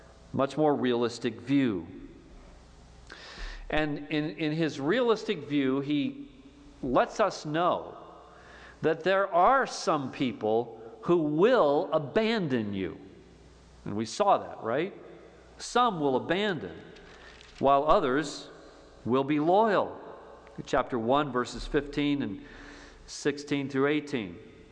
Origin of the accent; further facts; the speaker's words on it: Illinois, United States; But we should understand, as American Christians and Sauk Valley Christians, we should understand that our privilege of very little true persecution is an anomaly.